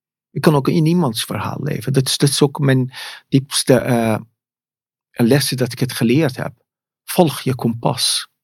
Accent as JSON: {"language": "Dutch", "country": "Iran", "said": "Ik kom uit het oosten. Uit het heel oergeschiedenis. En die draag ik bij me. En ik ben een meid uit Perzië."}